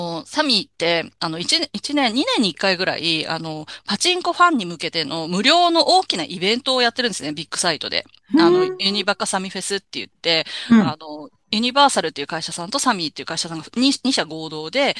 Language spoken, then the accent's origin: Japanese; Toyokawa, Aichi, Japan; これが地元愛知県の私、豊川市っていうところの出身なんですけど